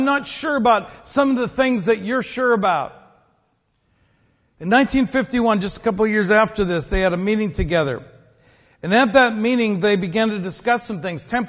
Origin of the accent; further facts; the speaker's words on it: Canada; because I'm Canadian too